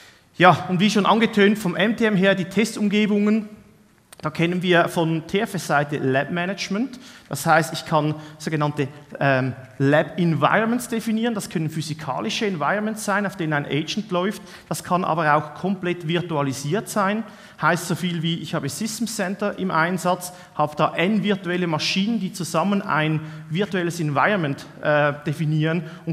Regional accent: Switzerland; ich arbeite bei Fortecture, und wie man unschwer erkennen kann, ich komme aus der Schweiz.

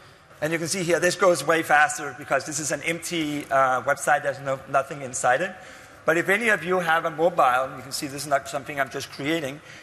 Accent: Copenhagen, Capital Region of Denmark, Denmark; English is a second language; I come up from the Nordics up in Copenhagen.

